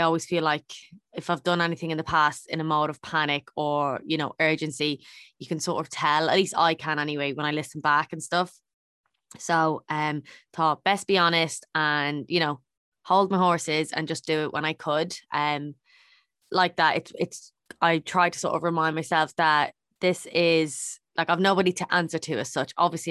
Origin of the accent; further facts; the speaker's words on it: Drogheda, Leinster, Ireland; She is from Drogheda, which is my hometown.